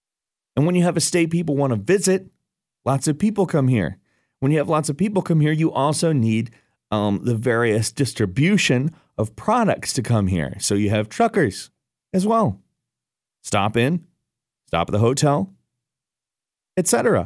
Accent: Watervliet, Michigan, United States; I'm from Watervliet. When the hotel went in there, I thought, there is no way.

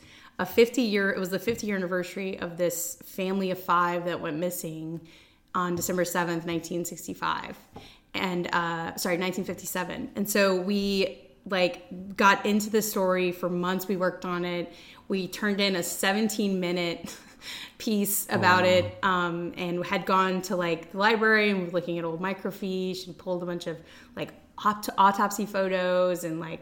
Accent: Opelousas, Louisiana, United States; also born or lived in Portland; I'm from Opelousas originally. I left home to go to college in Oregon and studied journalism and worked as a journalist in Oregon, in Portland at the CBS affiliate.

